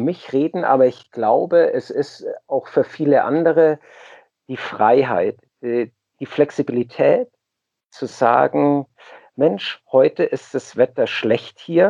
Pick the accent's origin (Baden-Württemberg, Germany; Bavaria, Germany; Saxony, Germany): Bavaria, Germany; Munich; als Münchner